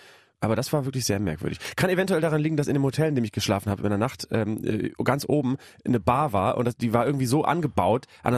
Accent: Bremen, Germany; Ich glaube, als Bremer, das ist ja so ein bisschen so Hamburg-Light

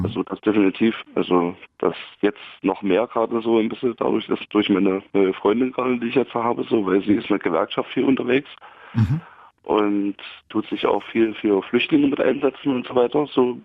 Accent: Finsterwalde, Brandenburg, Germany; Ein Finsterwalder Preuße.

